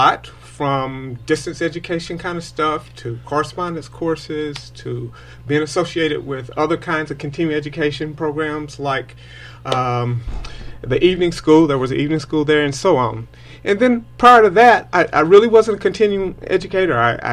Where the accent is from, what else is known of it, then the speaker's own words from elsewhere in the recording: Morristown, Tennessee, United States; also born or lived in Covington, Kentucky; But I grew up, in addition to Covington, in a place called Morristown, Tennessee, which is in East